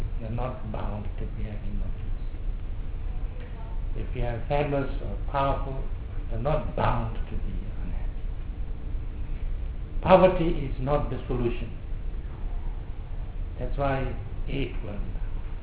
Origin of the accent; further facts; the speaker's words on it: Sikkim, India; English is a second language; I come from Sikkim. We had a small kingdom. Now it's part of India.